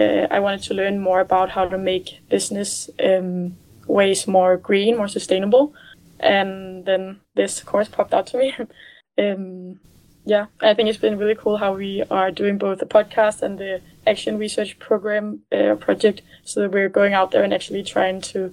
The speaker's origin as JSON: {"language": "English", "region": "Capital Region of Denmark", "country": "Denmark", "tie": "born or raised there", "second_language": "English", "said": "I grew up in Denmark in a city close to Copenhagen, a little bit north of it, called Holden, which was very nice, and I think it was a very safe upbringing in a very nice city where there's the forests and lakes"}